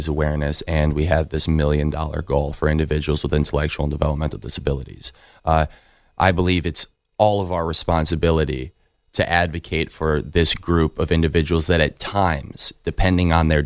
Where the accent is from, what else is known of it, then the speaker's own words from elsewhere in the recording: Chicago, Illinois, United States; Wendell Carter, who just got drafted to my hometown of the Chicago Bulls.